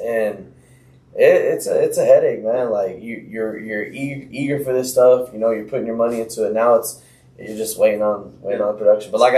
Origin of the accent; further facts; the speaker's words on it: Lubbock, Texas, United States; we're from Lubbock, like, you know, we're West Texas.